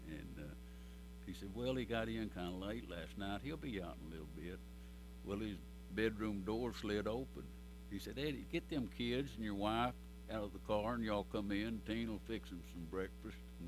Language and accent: English; Chickasha, Oklahoma, United States; I was born and raised in Chickasha.